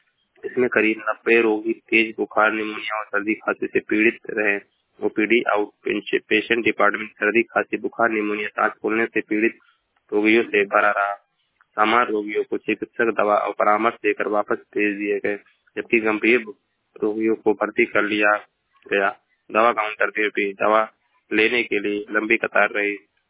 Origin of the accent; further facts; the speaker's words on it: Uttar Pradesh, India; मैं जिला महाराजगंज का निवासी हूँ।